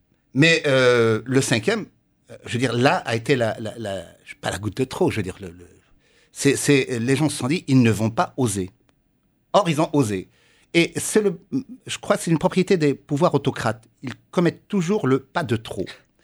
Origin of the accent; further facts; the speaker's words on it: Constantine, Constantine Province, Algeria; Non, mais j'ai passé mon enfance à Constantine.